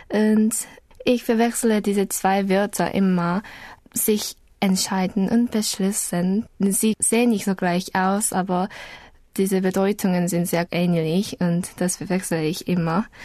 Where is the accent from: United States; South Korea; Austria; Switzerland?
South Korea; German is a second language; ich komme aus Südkorea. Und ich lerne Deutsch